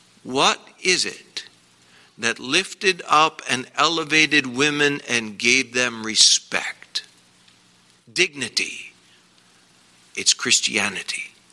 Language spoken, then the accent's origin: English; Philippines; I come from the Philippines. But it's still on planet Earth.